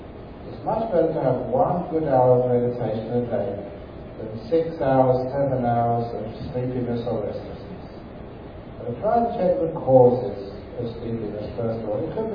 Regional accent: London, United Kingdom; born there; I like it really nice and cold, because I was born in London.

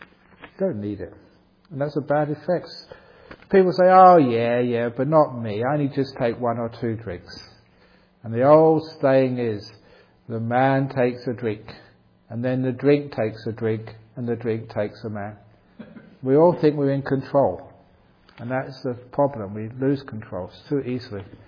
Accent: England, United Kingdom; born there; Okay, I was born in England.

